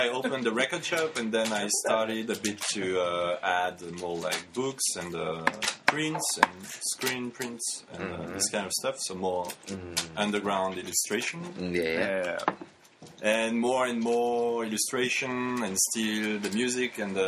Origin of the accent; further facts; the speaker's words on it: France; English is a second language; moved away as an adult; also born or lived in Paris; now in Berlin, Germany; I come from France. I moved to Berlin around 8.5 years ago because I could not stand Paris anymore. I was living in Paris before Berlin. I don't come from Paris, but I was living in Paris.